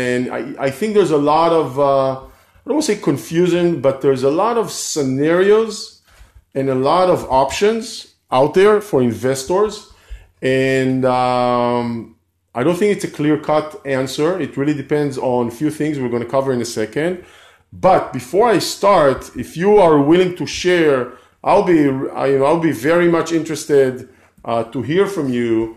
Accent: California, United States; here from Southern California, and we always have people, joining us on the live from multiple locations.

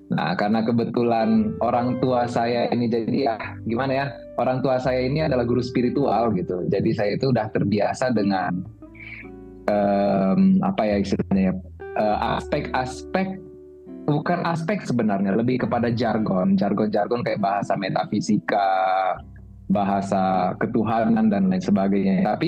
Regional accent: Medan, North Sumatra, Indonesia; pasti saya kan asli Medan ya

